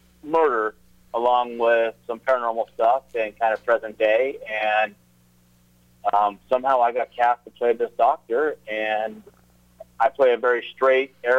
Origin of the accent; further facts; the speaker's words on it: Hollywood, California, United States; and I am born and raised in Hollywood, one of the few that can actually say that.